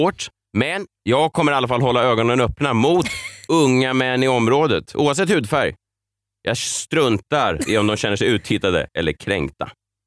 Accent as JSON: {"language": "Swedish", "town": "Stockholm", "region": "Stockholm County", "country": "Sweden", "tie": "born or raised there", "said": "med Vasastan, och speciellt då Rörstrandsgatan där jag växte upp"}